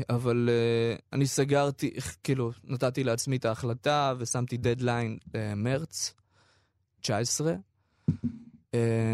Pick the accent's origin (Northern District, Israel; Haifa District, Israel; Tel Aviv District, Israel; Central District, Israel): Northern District, Israel; ואנחנו מקדמים תמיד את הצפון, כי אני בא משם.